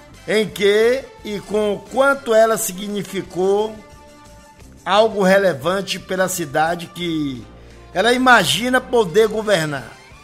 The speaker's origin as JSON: {"language": "Portuguese", "town": "Ilhéus", "region": "Bahia", "country": "Brazil", "said": "E eu não sou do interior, não. Eu sou de Ilhéus."}